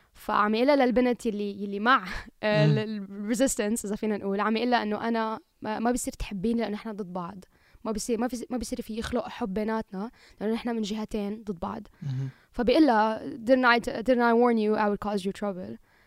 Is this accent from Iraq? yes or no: no; United Arab Emirates; بما أنه أنا ربيت بالإمارات فهاد شيء تعلمته